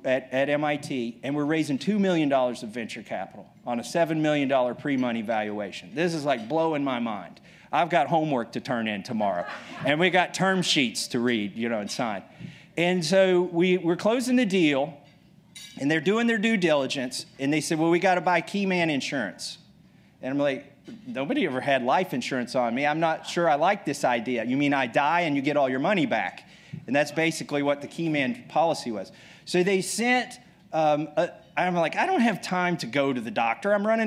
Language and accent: English; Kentucky, United States; You know, I'm from Kentucky. I grew up in a rural area.